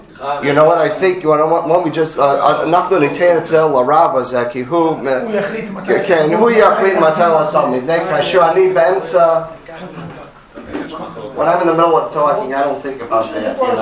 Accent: Chicago, Illinois, United States; You can make fun of my accent as much as you want. I'm from Chicago. I have no accent. Everybody else talks strange except for me. Okay?

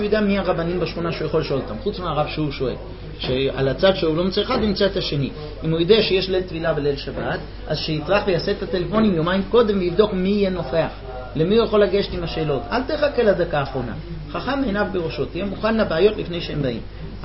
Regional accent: United States; אני אמריקאי, בארצות הברית סודה, הכוונה זה כל

